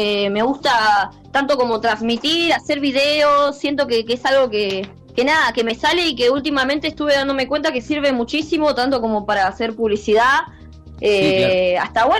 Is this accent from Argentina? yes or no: yes; El Talar, Buenos Aires Province, Argentina; now in San Clemente, Argentina; Yo soy de zona norte, El Talar.